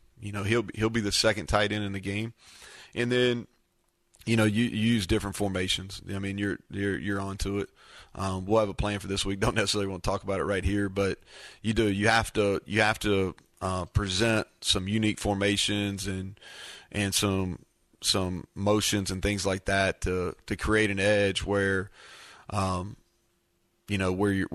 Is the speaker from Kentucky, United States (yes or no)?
yes; Kentucky, United States; I'm constantly telling him, like, hey man, like, I'm from Kentucky.